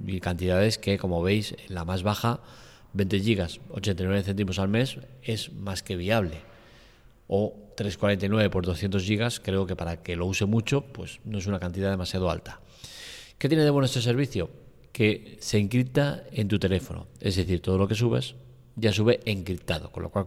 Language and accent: Spanish; Spain; siendo española